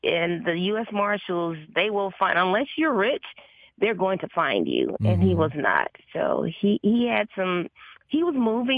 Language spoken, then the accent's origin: English; Chicago, Illinois, United States; I was born and raised in Chicago. I'm a PK, preacher's kid